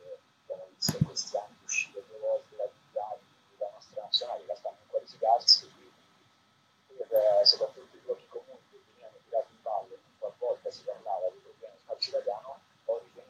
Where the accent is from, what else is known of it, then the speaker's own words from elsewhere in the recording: Rome, Lazio, Italy; born there; Io sono nato a Roma, nel quartiere Appiolatino, a due passi dalla casa di Totti